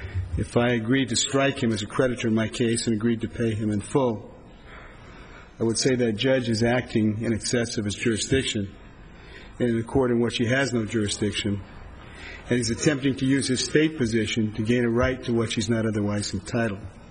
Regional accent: Bakersfield, California, United States; I'm an attorney from Bakersfield.

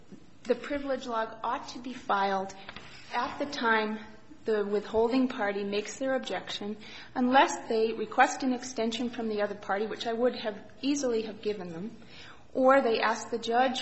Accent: Bozeman, Montana, United States; I'm from Bozeman, Montana

